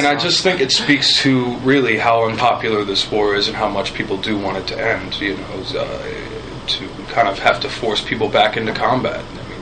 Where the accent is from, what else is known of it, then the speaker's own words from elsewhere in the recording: Northeast, United States; I had further to go because I'm East Coast, Northeast Coast